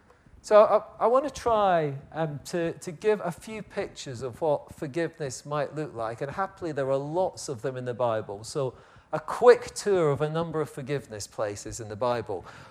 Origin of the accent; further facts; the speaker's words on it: Scotland, United Kingdom; You see, I was brought up in Scotland.